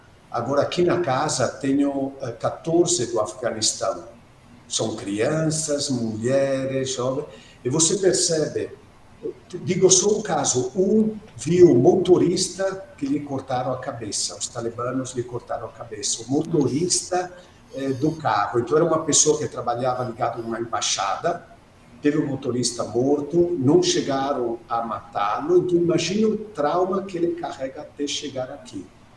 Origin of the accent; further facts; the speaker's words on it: Italy; Portuguese is a second language; sou italiano como pessoa que foi criada na Europa